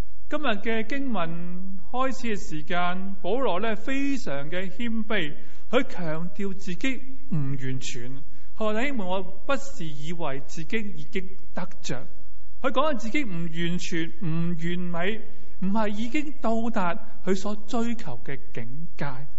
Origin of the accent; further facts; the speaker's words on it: China; 这个不单只是我们中国人的愿望